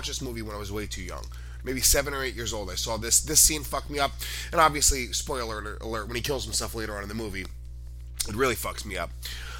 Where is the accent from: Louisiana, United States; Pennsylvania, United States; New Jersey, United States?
New Jersey, United States; Paterson; born there; I was born in Jersey, so I can say that, guys. That's like saying the N-word and being a black person. I'm allowed to fucking... I also wasn't even just born in Jersey. I was born in the worst of the Jersey. Patterson, P-Town, nigga.